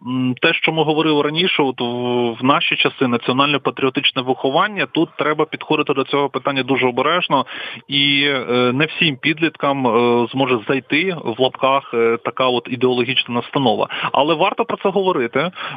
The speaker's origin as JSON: {"language": "Ukrainian", "region": "Luhansk Oblast", "country": "Ukraine", "tie": "born there", "first_language": "ru", "second_language": "Ukrainian", "moved": "as an adult", "said": "я народився в російськомовній сім'ї на Луганщині, і в 2014 році через власне окупацію деяких регіонів Лугансько-Донецької області я був змушений виїхати"}